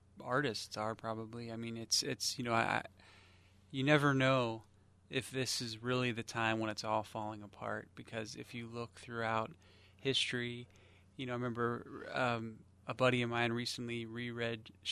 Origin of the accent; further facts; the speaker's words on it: Cincinnati, Ohio, United States; Some friends and I came from Cincinnati, and we were kind of on our own, you know, the summer before our senior year in high school